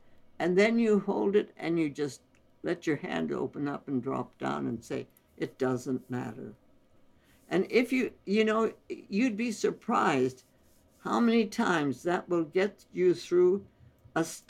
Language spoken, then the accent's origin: English; India; English is a second language; which in Hindustani, because we were born and raised in India, kuch purwani means it doesn't matter.